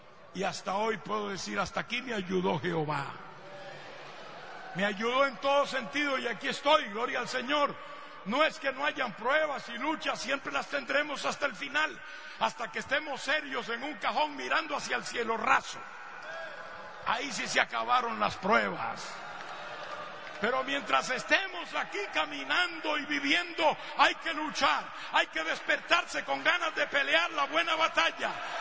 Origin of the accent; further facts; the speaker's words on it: Costa Rica; moved away as an adult; now in Panama; Ya soy más panameño que costarricense